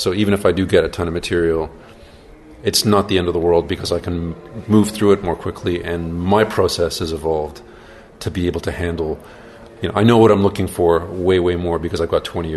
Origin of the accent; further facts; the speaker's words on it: Montreal, Quebec, Canada; back in my hometown of Montreal